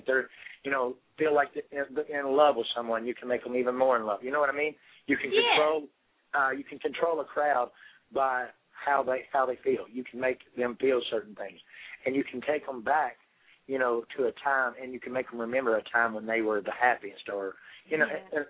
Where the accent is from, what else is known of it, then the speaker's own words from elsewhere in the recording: Kentucky, United States; yes, I'm from Kentucky, and no, I never married none of my sisters.